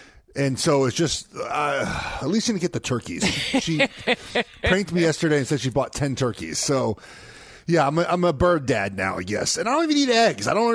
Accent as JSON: {"language": "English", "town": "Los Angeles", "region": "California", "country": "United States", "said": "I'm from Los Angeles."}